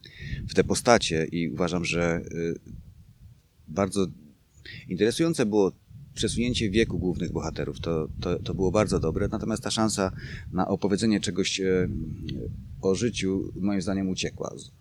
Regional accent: Subcarpathian Voivodeship, Poland; Ja jestem z Podkarpacia, blisko Bieszczady. Natomiast tam, w tych moich rodzinnych stronach, jest dom na domu.

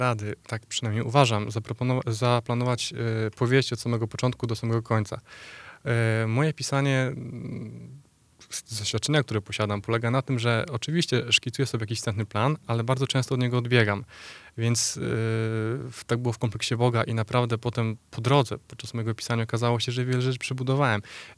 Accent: Szczecinek, West Pomeranian Voivodeship, Poland; ponieważ w Szczecinie studiowałem, w Szczecinku się wychowałem

